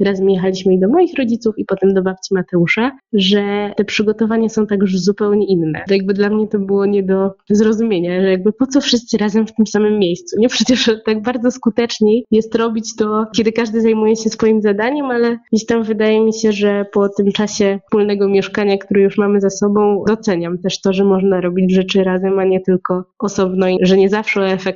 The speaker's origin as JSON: {"language": "Polish", "region": "Masovian Voivodeship", "country": "Poland", "said": "My pochodzimy z Mazowsza i tutaj raczej jest barszcz."}